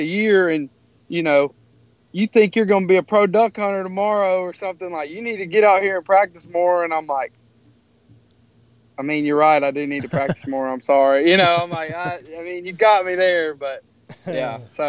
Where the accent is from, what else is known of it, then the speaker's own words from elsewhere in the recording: Crockett, Texas, United States; we moved out to the 9-hole course where I grew up in Crockett, Texas. That's where I'm a product of. And that's right between Houston and Dallas, middle of nowhere.